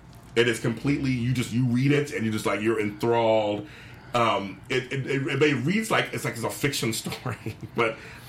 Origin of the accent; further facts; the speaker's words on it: Inglewood, California, United States; And I'm from Inglewood. So, I mean, I was that whole South and South L.A. area, I was back and forth all the time.